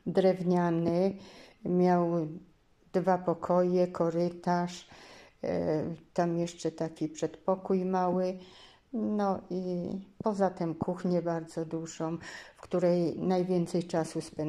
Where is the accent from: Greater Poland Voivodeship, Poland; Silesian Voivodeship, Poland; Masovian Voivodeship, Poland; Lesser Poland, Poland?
Lesser Poland, Poland; Grajów; Żyliśmy na wsi. Ja urodziłam się w Grajowie. Nie było jeszcze wtedy prądu, nie było telewizji, nie było komputerów